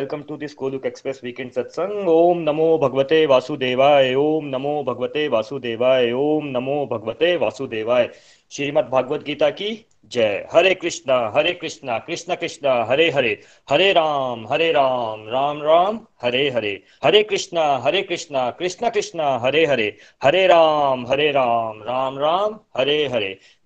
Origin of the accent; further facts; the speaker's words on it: India; जब हम जो लोग इंडिया से हैं सबने देखा होता है